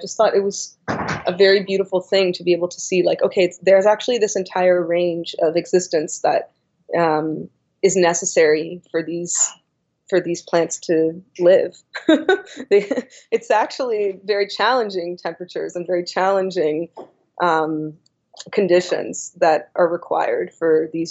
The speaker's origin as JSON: {"language": "English", "town": "Toronto", "region": "Ontario", "country": "Canada", "tie": "born there", "said": "I was born in Toronto. I live in Montreal, fairly northern as far as North America goes, although certainly not the furthest north."}